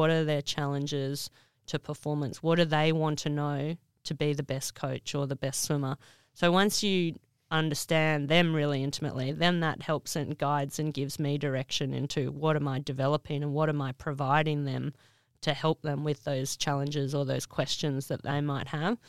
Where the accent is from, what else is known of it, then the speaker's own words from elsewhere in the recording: Sydney, New South Wales, Australia; So I grew up in Sydney, went to the University of Sydney